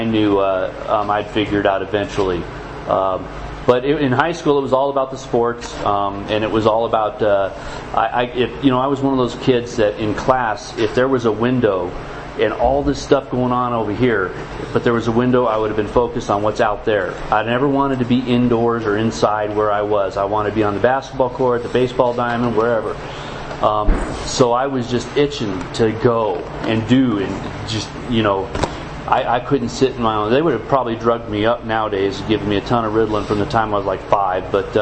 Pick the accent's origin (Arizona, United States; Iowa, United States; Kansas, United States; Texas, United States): Arizona, United States; Scottsdale; But I'm not from Phoenix. I was from Scottsdale, and I say South Scottsdale because it's a big difference between Arcadia High School and Coronado High School.